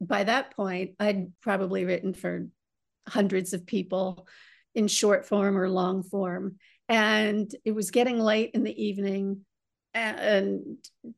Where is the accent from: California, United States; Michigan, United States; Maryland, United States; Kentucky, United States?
Maryland, United States; Baltimore; Yes, I started traveling at an early age, grew up in Baltimore City, and oh my goodness, it stays with you forever, doesn't it?